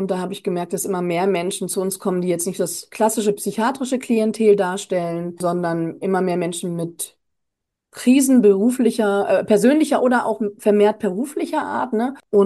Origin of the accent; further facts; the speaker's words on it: Hanover, Lower Saxony, Germany; Ich komme ja aus Hannover und ich habe da auch studiert.